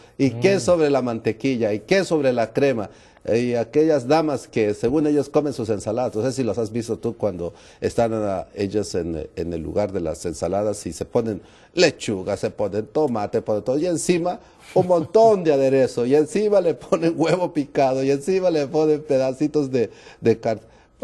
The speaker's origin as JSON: {"language": "Spanish", "country": "Peru", "said": "Ahora, lo que es Perú, yo soy de Perú y mando un saludo a mis queridos paisanos de Perú"}